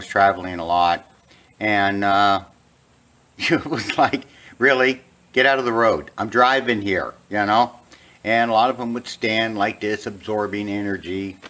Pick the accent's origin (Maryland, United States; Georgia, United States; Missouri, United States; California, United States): California, United States; I was raised in California.